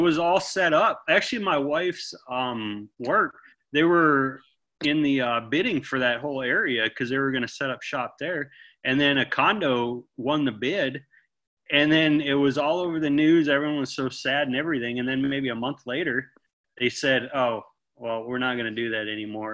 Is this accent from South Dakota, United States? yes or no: yes; South Dakota, United States; now in Cottage Grove, United States; No, I'm from South Dakota.